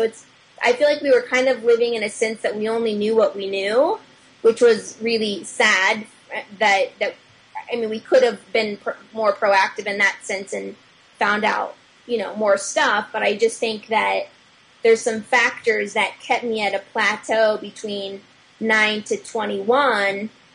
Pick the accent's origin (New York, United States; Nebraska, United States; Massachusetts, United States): Nebraska, United States; I lived in Nebraska, so I grew up in Nebraska, and I don't want to like throw any negativity towards Nebraska because, it's a great place. It's where I grew up.